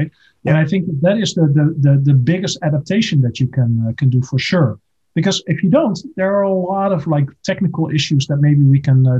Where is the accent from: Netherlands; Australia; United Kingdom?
Netherlands; now in United States; Absolutely. Yeah, my home country. It's I got the rare opportunity to spend the whole summer here.